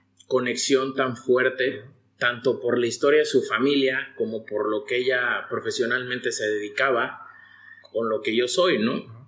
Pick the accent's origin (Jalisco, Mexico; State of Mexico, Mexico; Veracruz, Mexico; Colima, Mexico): State of Mexico, Mexico; Naucalpan; yo pues nací en el DF, pero me crié y toda mi vida fue en el estado.